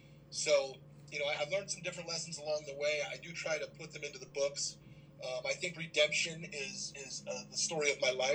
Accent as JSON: {"language": "English", "town": "Long Island", "region": "New York", "country": "United States", "tie": "born or raised there", "said": "Growing up in Long Island in the 80s, you know, all of my friends"}